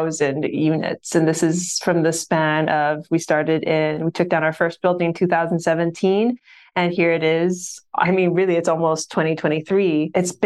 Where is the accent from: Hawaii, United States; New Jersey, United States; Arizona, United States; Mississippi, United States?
Hawaii, United States; and I'll save you me growing up in Hawaii and all that stuff for later date.